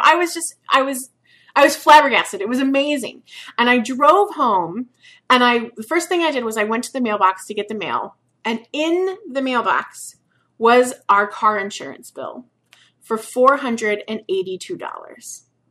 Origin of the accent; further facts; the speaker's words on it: Peoria, Illinois, United States; I grew up in the Peoria area, and Fulton Sheen was born in the Peoria area, raised in Peoria then.